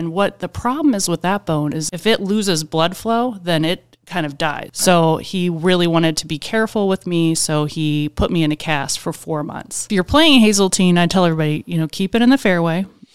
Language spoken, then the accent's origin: English; Texas, United States; moved away as an adult; So I'm from Texas. I've moved up here about 6.5 years ago. My first time actually to live outside of Texas.